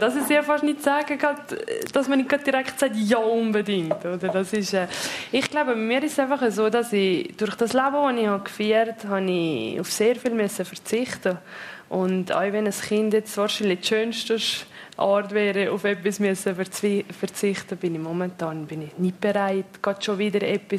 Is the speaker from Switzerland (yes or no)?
yes; Zermatt, Valais, Switzerland; Ja, ich bin in Zermatt aufgewachsen.